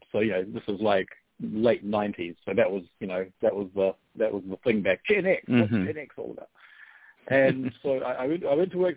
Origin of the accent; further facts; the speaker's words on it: New Zealand; for those listeners who are wondering which part of Australia I'm from the New Zealand part of Australia. So I grew up in New Zealand.